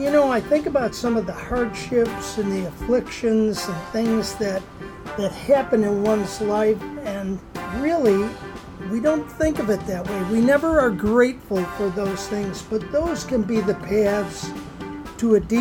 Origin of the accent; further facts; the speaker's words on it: Kenmore, New York, United States; also born or lived in Buffalo; I went back to my hometown, Buffalo, New York. Actually grew up in a suburb of Buffalo, Kenmore, New York.